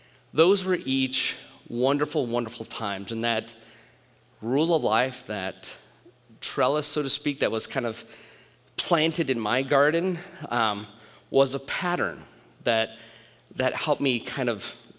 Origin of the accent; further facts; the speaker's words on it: Detroit, Michigan, United States; I grew up in Michigan, and so I was in the basement of a 100-year-old church in the middle of Detroit